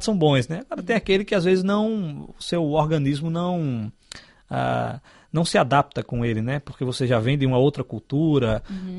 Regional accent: Brazil; moved away; como eu vim do Brasil para cá e não nunca tinha feito nenhuma viagem para o exterior

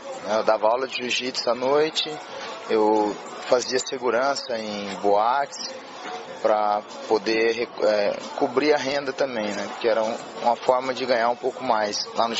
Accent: Paraná, Brazil; also born or lived in Japan; no Paraná, que eu sou do sul do Brasil, né, sou paranaense.

